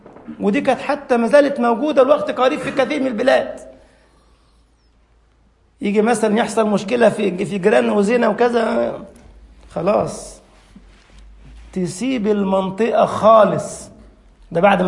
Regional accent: Egypt; يعني اذكر حتى اليوم عندنا في مصر في بلدة بالقرب من العياط عندنا في اتجاه صعيد مصر كده

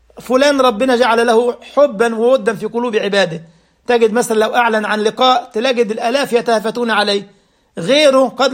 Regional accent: Egypt; معروفون عندنا في بلادنا مصر

